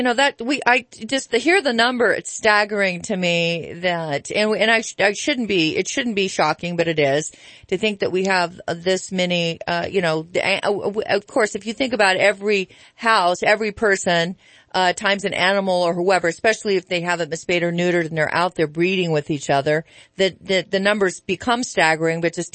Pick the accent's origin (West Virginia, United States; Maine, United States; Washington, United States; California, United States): California, United States; Pleasant Valley; I was raised, for a portion of time in Pleasant Valley outside of Placerville